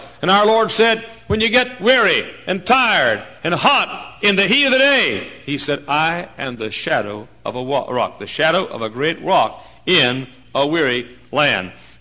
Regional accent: Texas, United States; I know. I'm from Texas. Now, up north here, your trees grow in the stupidest places.

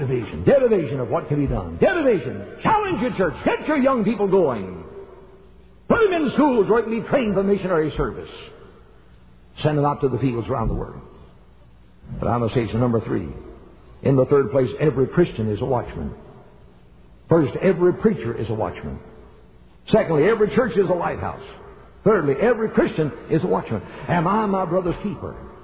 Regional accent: Chattanooga, Tennessee, United States; I said, Dr. Wadsworth … I'm from Chattanooga.

